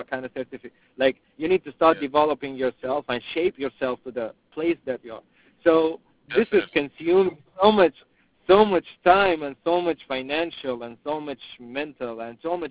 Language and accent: English; Sudan; English is a second language; I'm from Sudan, and most of my partners, they're Sudanese.